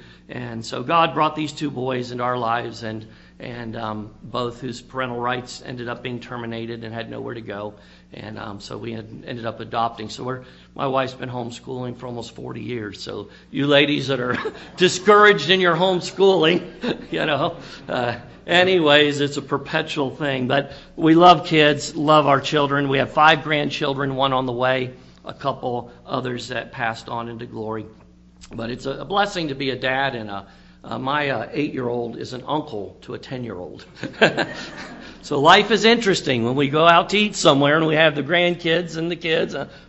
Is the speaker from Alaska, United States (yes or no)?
no; Florida, United States; moved away as an adult; We're moving to Louisiana. We're Florida crackers, born and raised in Florida.